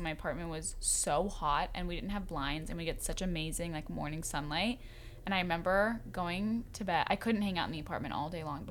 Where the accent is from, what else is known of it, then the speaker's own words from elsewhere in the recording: Ireland; I'm Irish, and think I've just kind of accepted my paleness.